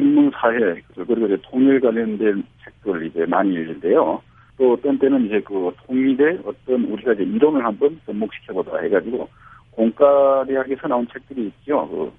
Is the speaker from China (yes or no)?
no; North Korea; now in South Korea; 저는 이제 아무래도 이제 그 북한에서 저도 이제 왔으니까 북한에서 내려온 사람 출신들로서